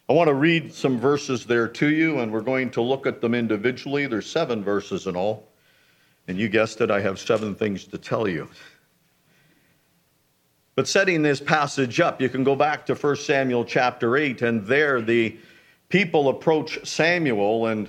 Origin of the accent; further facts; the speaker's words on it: North Bay, Ontario, Canada; I'm from North Bay, and I'm busy.